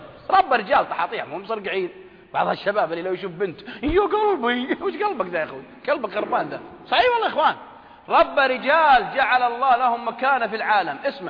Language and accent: Arabic; Najd, Saudi Arabia; على قول عندنا في نجد يقولون ما تواطن